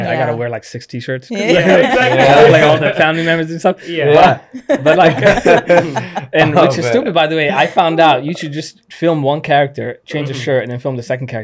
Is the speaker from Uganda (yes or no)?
no; Qatar; No, because I grew up overseas. I grew up in Qatar.